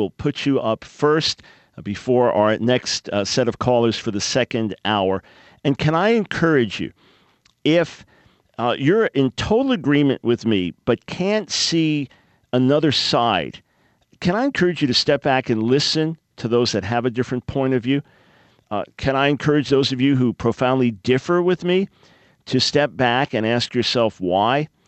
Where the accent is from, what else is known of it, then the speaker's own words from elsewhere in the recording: United States; something I may be missing as an American, as a male, as a white person, as a Jew, as a follower of Jesus